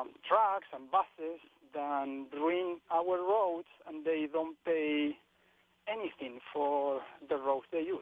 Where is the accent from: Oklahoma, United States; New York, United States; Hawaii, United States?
Hawaii, United States; Maui; from Maui, and I would like to know